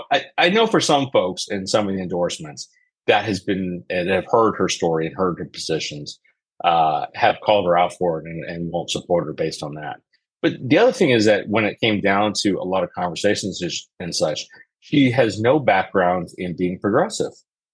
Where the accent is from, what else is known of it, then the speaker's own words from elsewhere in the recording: Pennsylvania, United States; now in Houston, United States; because I grew up in Pennsylvania, and there was a hell of a lot of difference between Republicans and Democrats in Pennsylvania.